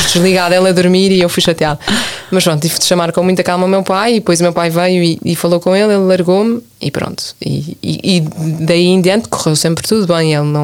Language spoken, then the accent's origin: Portuguese; Vila Nova de Gaia, Norte, Portugal; Gosto sempre de dizer que não sou do Porto, sou de Miramar, que na verdade é em Gaia.